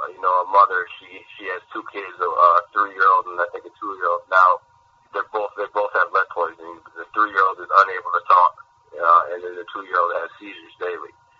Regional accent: Bay City, Michigan, United States; Well, I grew up in Bay City, Michigan, probably about 30, 35 minutes away.

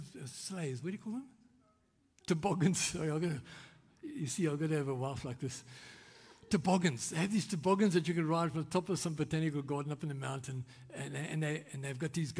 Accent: South Africa; Remember, I'm South African, we drive on the left

